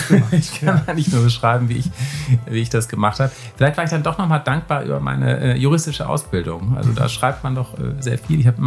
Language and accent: German; Berlin, Germany; moved away as an adult; also born or lived in Heidelberg / Hamburg / Bonn / United States; now in Uedem, Germany; Ich bin eigentlich Berliner, seit 74 in Berlin geboren und bin dann 1994 viele Stationen, Heidelberg, Hamburg, Bonn, USA, Hamburg zurück, irgendwann nach Uedem gekommen